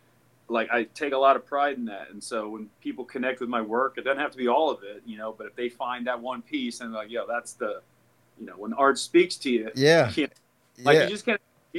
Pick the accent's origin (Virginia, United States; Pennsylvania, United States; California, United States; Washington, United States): Washington, United States; Puyallup; also born or lived in LaGrange, Georgia; Yeah, I was born in LaGrange, Georgia, and when I was five, I moved to Puyallup, which is south of Seattle by about an hour.